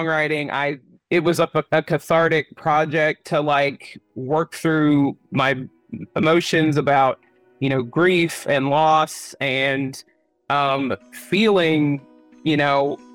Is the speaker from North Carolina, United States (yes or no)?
no; Chattanooga, Tennessee, United States; That's when I first realized that I was Appalachian. I didn't even think of myself as Appalachian per se, or that Chattanooga was part of Appalachia.